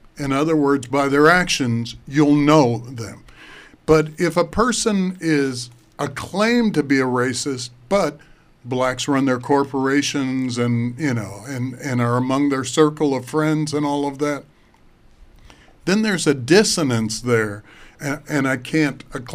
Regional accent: United States; I love being an American because of the fact that someone doesn't hold a gun to my head and say, you'd better believe this way or else.

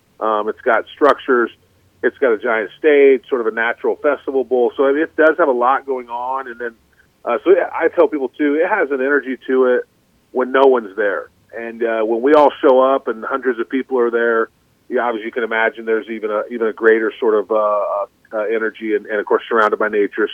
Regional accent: Indianapolis, Indiana, United States; You know, I'm personally from Indianapolis, and so, you know, the nonprofit eventually wants to own some land down in Martin County area

